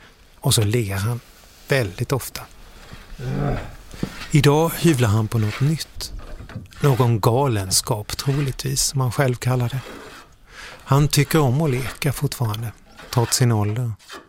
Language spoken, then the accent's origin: Swedish; Odensjö, Kronoberg County, Sweden; I byn Odensjö där jag växte upp bor snickaren som byggt de där kistorna i hönshuset.